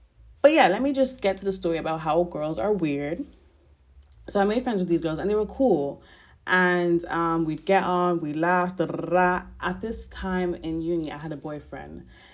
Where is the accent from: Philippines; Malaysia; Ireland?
Ireland; But I am Irish and I'm always drawn to Irish people.